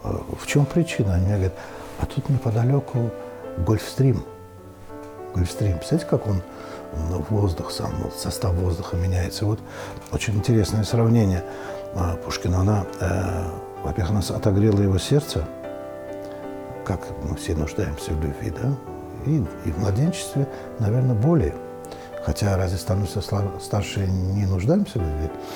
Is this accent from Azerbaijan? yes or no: yes; Baku, Azerbaijan; я ведь бакинец. Это именно таковы бакинцы. То есть я в младенчестве своем говорил по-русски и не очень хорошо по-азербайджански. В даже Баку. Портовый, многомиллионный город, да. И это еще традиции нашей семьи, потому что я рос без матери, и я рос в доме своего деда.